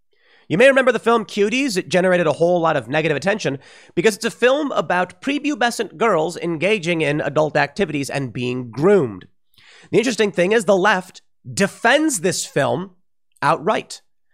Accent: United States; When I see the United States fighting for its interests, I say, I'm an American.

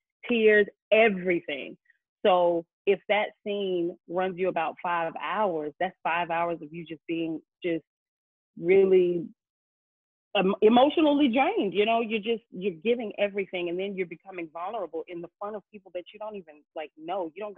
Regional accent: the South, United States; I'm not used to that. I'm from the South, so I'm like, you know, heat is my friend.

